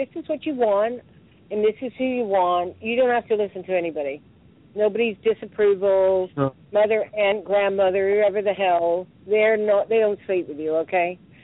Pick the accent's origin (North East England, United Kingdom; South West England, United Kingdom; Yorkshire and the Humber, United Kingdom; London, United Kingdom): South West England, United Kingdom; Exeter; I'm from the UK. I'm from Exeter.